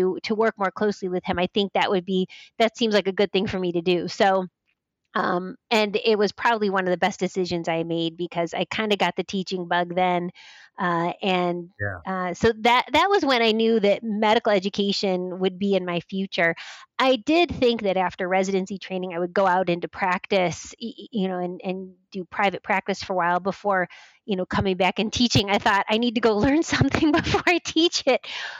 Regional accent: Akron, Ohio, United States; So I was born and raised in Akron. I'm from this community. Our family first came here back in the 70s.

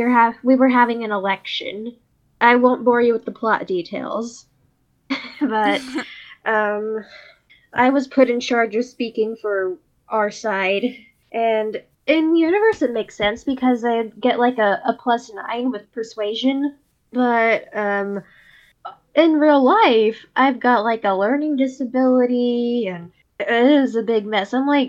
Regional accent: United States; Listen, I'm an American in the 21st century.

